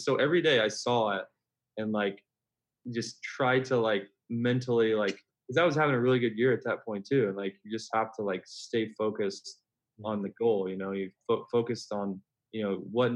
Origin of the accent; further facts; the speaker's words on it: Memphis, Tennessee, United States; So when I was like 9 years old, I grew up in Memphis, Tennessee